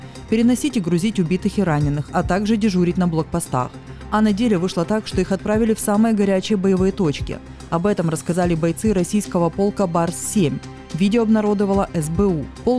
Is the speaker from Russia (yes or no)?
no; Belarus; now in Ukraine; Я здесь живу, я родом из Беларуси.